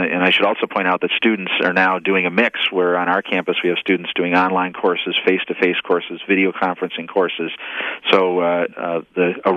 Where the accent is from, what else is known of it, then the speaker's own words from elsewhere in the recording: Marinette, Wisconsin, United States; I'm from Marinette, so I'm very familiar with Oconto.